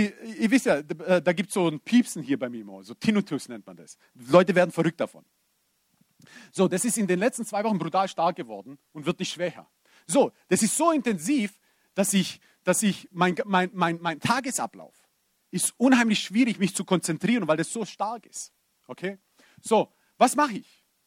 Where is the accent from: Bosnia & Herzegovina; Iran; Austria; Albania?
Bosnia & Herzegovina; Ich bin Bosnier, irgendwo im Blut und im Herz.